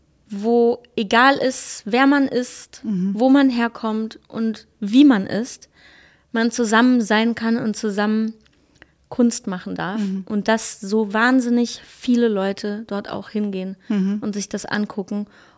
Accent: Hesse, Germany; finde es manchmal sogar auch netter als drüben bei uns im Westen. Irgendwie ein bisschen herzlicher. Aber natürlich schlägt mein Herz auch hessisch.

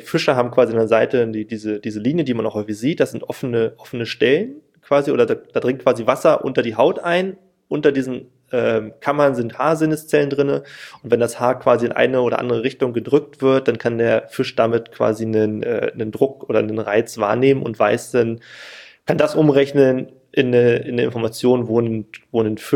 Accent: Berlin, Germany; ich komme auch aus Berlin

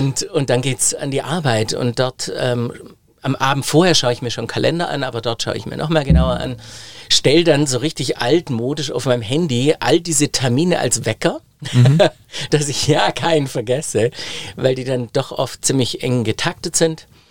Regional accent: Biberach an der Riß, Baden-Württemberg, Germany; in Biberach an der Riß, meine Heimatstadt damals

